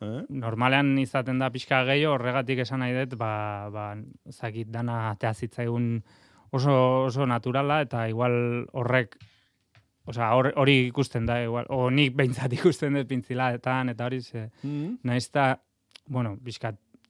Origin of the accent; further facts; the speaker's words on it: Burgos, Castile and León, Spain; Basque is a second language; Burgosekoa naiz, egia dena, nire ama emengoa dela eta bai. Familia emengoa diela